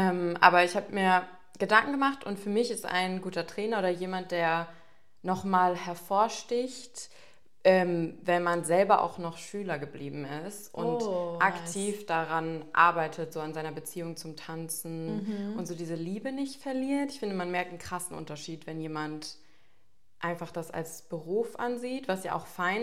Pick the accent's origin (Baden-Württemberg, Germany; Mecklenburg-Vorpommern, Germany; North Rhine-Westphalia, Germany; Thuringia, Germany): Mecklenburg-Vorpommern, Germany; Schwerin; Ich komme eigentlich aus Schwerin, da habe ich auch angefangen zu tanzen.